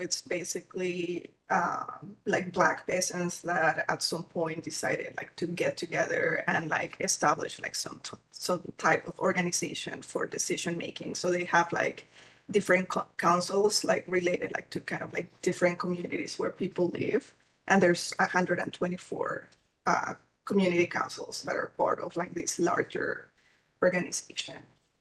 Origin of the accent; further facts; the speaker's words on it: Bogotá, Colombia; English is a second language; So I grew up in Bogota, that's Colombia's capital, and I'm also part of the racial majority. So the racial majority would be like mixed race people.